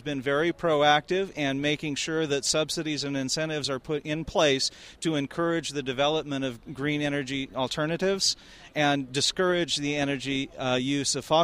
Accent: Youngstown, Ohio, United States; I'm from Youngstown, Ohio.

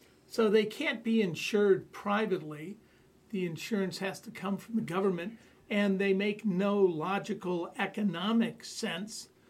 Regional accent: Midwest, United States; But I'm from the Midwest, so, yeah.

